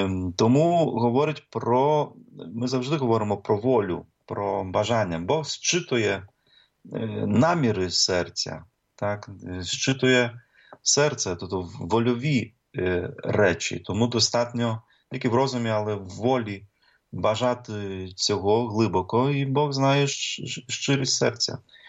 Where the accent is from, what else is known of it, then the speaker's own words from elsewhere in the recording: Khmelnytskyi, Khmelnytskyi Oblast, Ukraine; я родом з Хмельницького